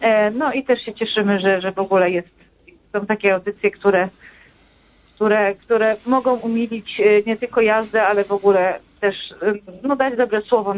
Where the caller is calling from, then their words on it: Kraków, Lesser Poland, Poland; ja z Krakowa do Brzeska